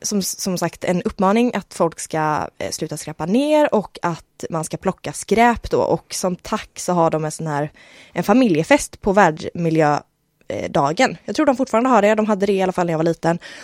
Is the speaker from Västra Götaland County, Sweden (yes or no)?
yes; Mölndal, Västra Götaland County, Sweden; jag kommer ju från Mölndal